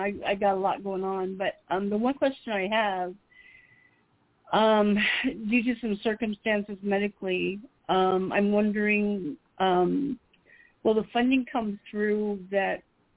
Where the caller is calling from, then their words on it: Phoenix, Arizona, United States; Phoenix, Arizona, where there's no snow.